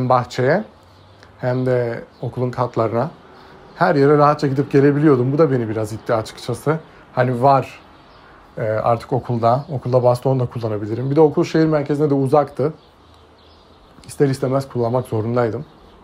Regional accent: Batman, Batman Province, Turkey; Batmanlıyım. 22 yaşındayım.

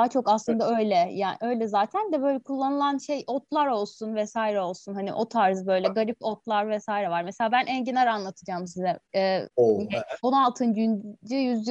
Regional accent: Aegean Region, Turkey; Ya ben bir Egeli olarak aslında böyle bir şey İtalyan mutfağını kendime çok bir tık yakın görüyorum.

